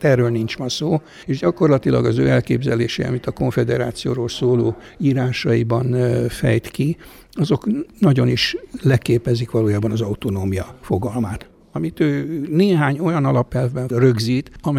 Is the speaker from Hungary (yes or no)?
no; Arad, Arad County, Romania; Hát egyrészt ugye, mert Aradon nőttem föl